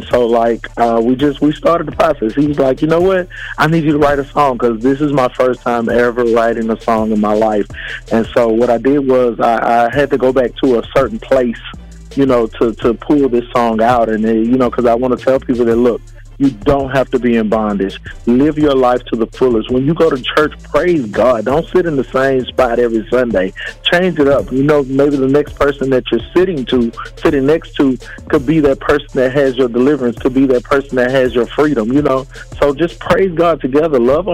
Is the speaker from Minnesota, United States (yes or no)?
no; Prichard, Alabama, United States; I am calling from Mobile, Alabama, but I'm definitely from this little town called Pritchard